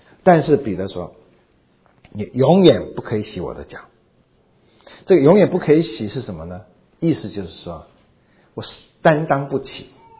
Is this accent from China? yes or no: yes; China; 我们中国人吃饭也是躺着吃的，我们也不是坐着吃的。